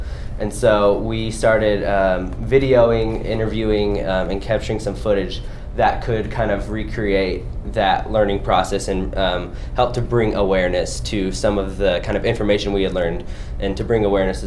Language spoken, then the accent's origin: English; Richardson, Texas, United States; both of us are from the Dallas area. I'm from Richardson and she's from Garland, both in North Dallas.